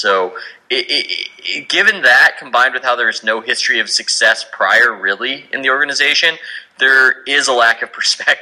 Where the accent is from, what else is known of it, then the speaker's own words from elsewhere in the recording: California, United States; I love watching better basketball in my hometown. I love watching the Bay Area get more invested in it